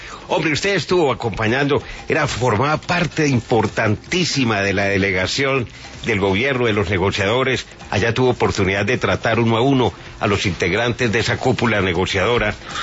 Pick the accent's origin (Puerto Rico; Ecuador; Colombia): Colombia